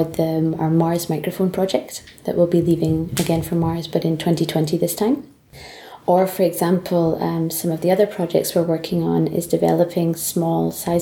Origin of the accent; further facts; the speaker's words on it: Dundee, Scotland, United Kingdom; So I'm Scottish originally, grew up in a town called Dundee on the east coast of Scotland.